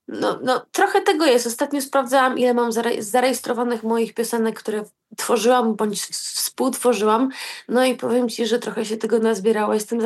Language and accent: Polish; Ciechanowiec, Podlaskie Voivodeship, Poland; swoje dzieciństwo spędziłam u dziadka na takim bliskim Podlasiu, bo to pod Ciechanowcem